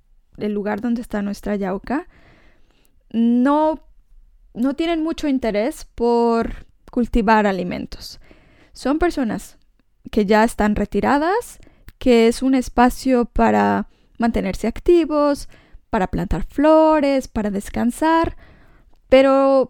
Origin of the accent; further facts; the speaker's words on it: Mexico; que soy mexicana, que estoy acostumbrada a cierta dieta